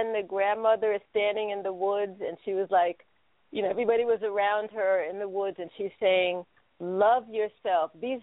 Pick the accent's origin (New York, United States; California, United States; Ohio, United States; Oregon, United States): New York, United States; I can't sound like I grew up in the Midwest when I grew up in New York.